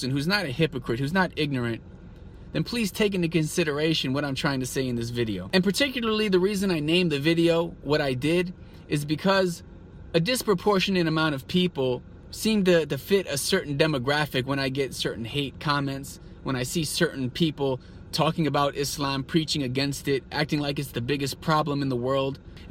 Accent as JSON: {"language": "English", "country": "United States", "said": "I'm an American. I go back home during the summers."}